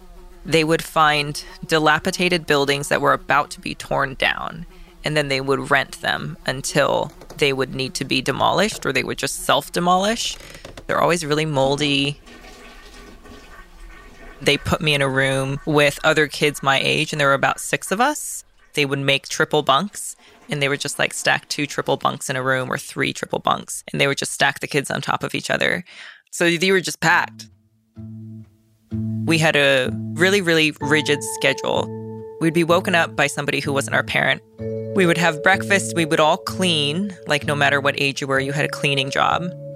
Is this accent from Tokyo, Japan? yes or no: no; Hokkaido, Japan; also born or lived in China; We moved to Japan, to the most northern part of Japan, called Hokkaido